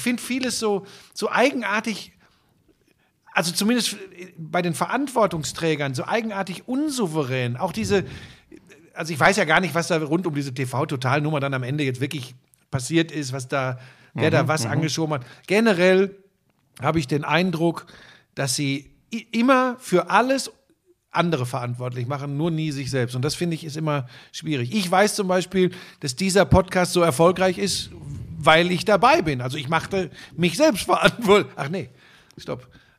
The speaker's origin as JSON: {"language": "German", "town": "Hagen", "region": "North Rhine-Westphalia", "country": "Germany", "tie": "born or raised there", "said": "ich bin ein Hagener Junge, bin geboren im Ruhrgebiet."}